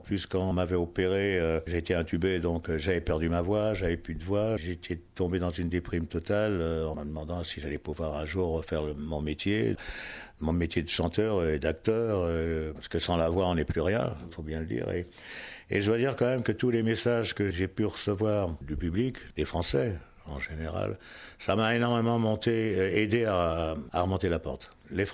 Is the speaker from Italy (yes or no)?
no; France; parce que je suis européen, moi je suis français. Donc c'est bien de vivre une partie de l'année aux États-Unis